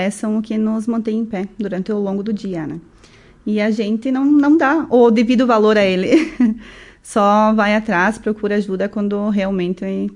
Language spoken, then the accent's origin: Portuguese; Maranhão, Brazil; Sim, sou maranhense.